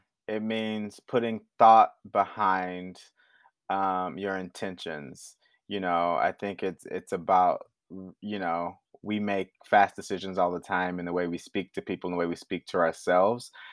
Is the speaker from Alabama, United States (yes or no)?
no; Houston, Texas, United States; But I'm from the South. I'm from Houston, you know. We all look after each other.